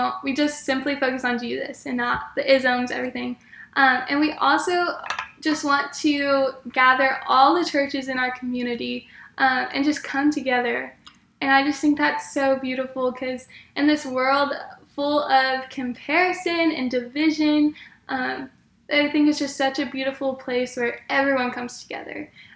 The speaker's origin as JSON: {"language": "English", "town": "Dayton", "region": "Ohio", "country": "United States", "said": "So I'm from Dayton, Ohio, which is about 14 hours away from here."}